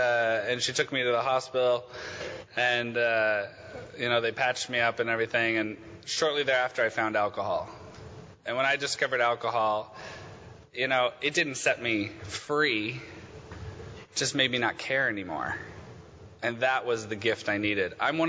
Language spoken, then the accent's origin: English; Oregon, United States; I come from Oregon, so I come from a tiny little shit town in the Willamette Valley, and I hated it.